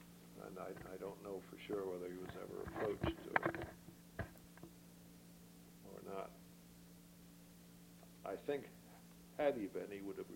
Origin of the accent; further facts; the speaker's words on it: Michigan, United States; a longtime governor of my home state